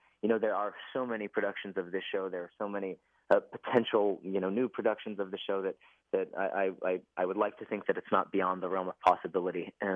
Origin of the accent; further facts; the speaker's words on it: Seattle, Washington, United States; I grew up in Seattle, so, you know, you go looking for a flannel.